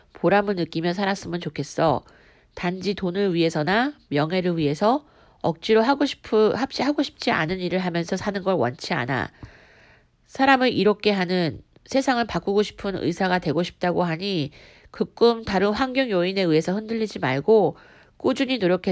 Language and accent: Korean; Japan; also born or lived in South Korea; 한국에서 태어나 7살에 일본으로 가 살게 되었어.